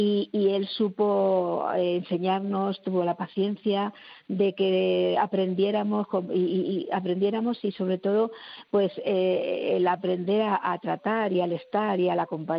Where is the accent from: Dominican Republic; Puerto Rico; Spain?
Spain; Aranjuez, Community of Madrid; nosotros somos de Aranjuez, de un grupo de parroquia, que con 13 años coincidimos en una parroquia